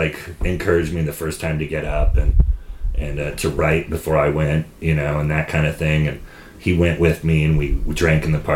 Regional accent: Sonoma, California, United States; born or raised there

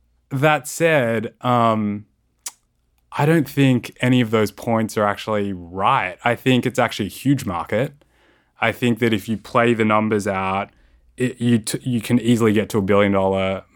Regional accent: Australia; now in United States; in my home country in Australia. And so, although I didn't grow up here and I don't have the, decades of living in America, I've got 8 years and I definitely consider it to be home.

